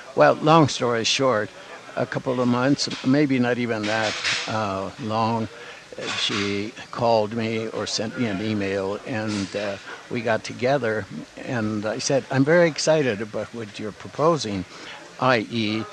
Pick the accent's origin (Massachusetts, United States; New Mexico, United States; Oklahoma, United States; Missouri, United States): New Mexico, United States; Guadalupe; I come from Guadalupe. That was the name that was given later, but early on it was called Ojo del Padre.